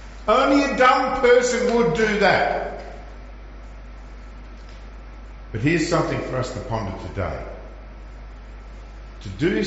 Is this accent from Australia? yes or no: yes; Queensland, Australia; When I was a teenager, I'm from Queensland, we had no sheep.